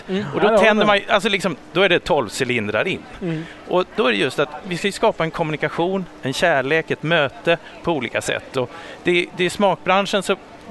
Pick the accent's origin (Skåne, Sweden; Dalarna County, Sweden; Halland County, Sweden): Skåne, Sweden; Malmö; Jag är född och uppvuxen i Malmö men det hörs inte.